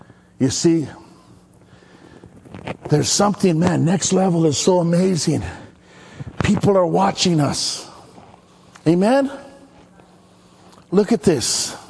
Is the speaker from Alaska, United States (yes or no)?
no; Maui, Hawaii, United States; No, I'm from Maui.